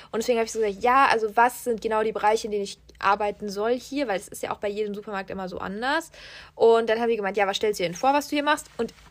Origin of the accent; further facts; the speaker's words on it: Germany; ich bin Deutsche